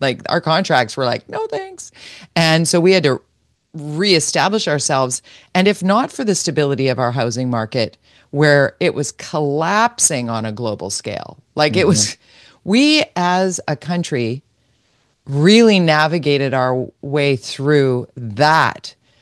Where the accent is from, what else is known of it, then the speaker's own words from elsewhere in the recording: Canada; That's the thing about being Canadian, though, George. We're number one.